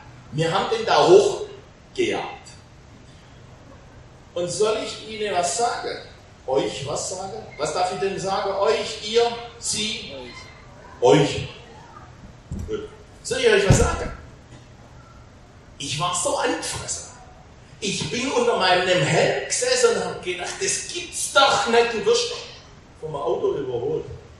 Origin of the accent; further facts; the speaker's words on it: Friolzheim, Baden-Württemberg, Germany; Nordschwarzwald, ich komme aus Friulsheim, das ist so am Nordschwarzwald, am Rand des Schwarzwaldes.